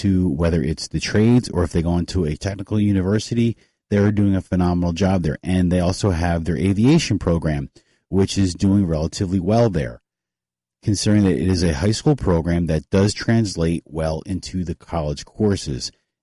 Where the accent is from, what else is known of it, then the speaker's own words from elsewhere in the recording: Somers Point, New Jersey, United States; Looking around things here in Atlantic County, the housing market is in a real boom here, especially in my hometown, again, Summers Point.